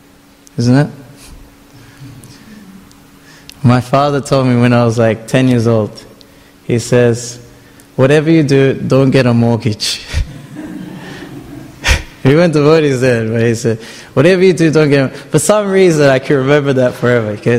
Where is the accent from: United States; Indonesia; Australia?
Australia; So my parents, they immigrated here in the 80s. And they had their culture.